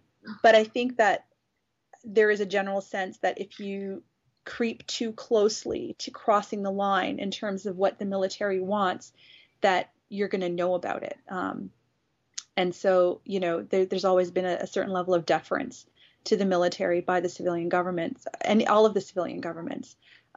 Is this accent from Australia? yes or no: no; Canada; obviously I'm a Canadian